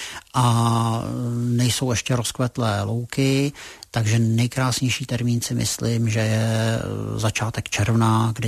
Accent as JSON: {"language": "Czech", "region": "Bohemia", "country": "Czechia", "said": "kam jsem přijel a řekl jsem, že jsem z Čech"}